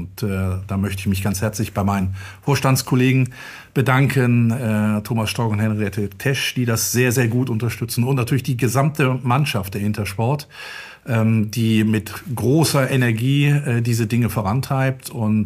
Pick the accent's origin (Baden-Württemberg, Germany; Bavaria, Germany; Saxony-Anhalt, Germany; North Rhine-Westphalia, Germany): North Rhine-Westphalia, Germany; Gummersbach; also born or lived in Switzerland; Geboren in der Schweiz, das ist mir ganz wichtig, ein bisschen die Kultur eines Schweizers auch innehabend. Aufgewachsen dann in schönem Gummersbach